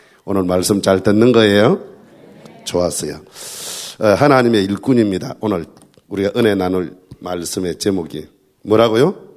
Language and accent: Korean; South Korea; 내가 한국 사람이다. 코리아다.